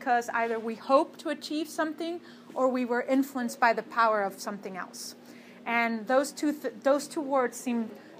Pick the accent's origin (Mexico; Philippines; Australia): Mexico; I'm originally from Mexico.